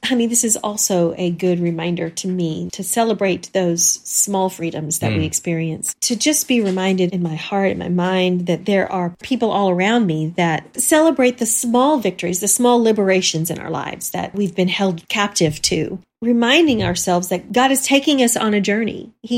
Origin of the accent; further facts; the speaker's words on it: Texas, United States; I remember those celebrations growing up in Texas.